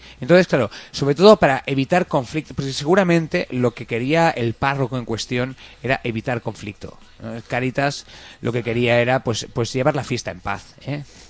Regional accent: Spain; ¿cómo somos, los españoles?

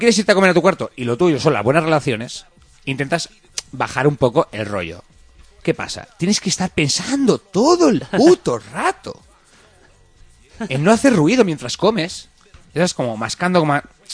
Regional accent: Spain; ¿cómo somos, los españoles?

